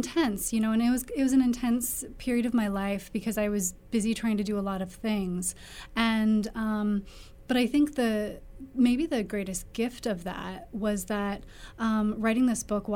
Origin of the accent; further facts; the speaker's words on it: Kearney, Nebraska, United States; So, like you mentioned, I grew up outside of Kearney. We were up north on an acreage and we lived by a creek.